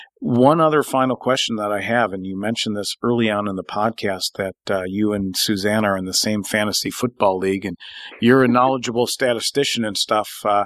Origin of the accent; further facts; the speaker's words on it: Wisconsin, United States; I'm originally from Wisconsin, but I'm a Seahawks fan, and I'm a Cam Newton guy, though.